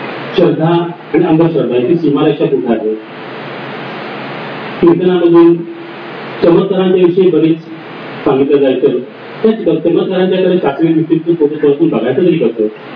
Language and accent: Marathi; Kolhapur, Maharashtra, India; माझं बालपण माझं शालेय शिक्षण कोल्हापूर इथे गेलं.